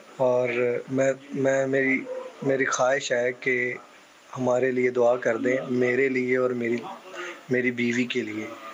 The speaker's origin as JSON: {"language": "Urdu", "town": "Pakpattan", "region": "Punjab", "country": "Pakistan", "said": "اور میں پاک پتن شریف سے ہوں, اور مشہور ہستی قابل احترام ہستی حضرت بابا فرید الدین مسعود گان شکر رحمۃ اللہ علیہ کی نگری سے ہوں."}